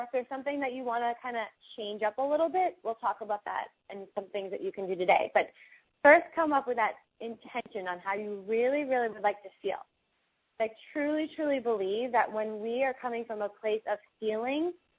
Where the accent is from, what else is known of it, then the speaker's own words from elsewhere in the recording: New Hampshire, United States; also born or lived in New York City; I've lived in New York City, and I grew up in New Hampshire. So I'm an East Coast girl living out in the sunshine